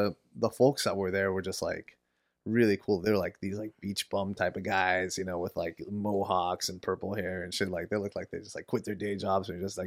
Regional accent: San Diego, California, United States; I grew up in San Diego.

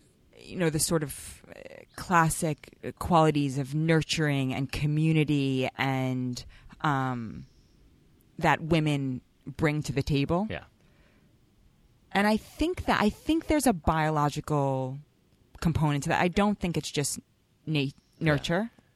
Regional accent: New York City, New York, United States; growing up in Manhattan and seeing a lot of women in power suits

